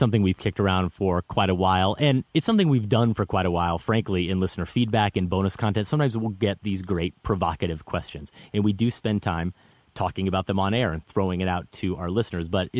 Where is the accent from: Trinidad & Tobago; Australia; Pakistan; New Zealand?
Australia; As an Australian, we have a natural resilience.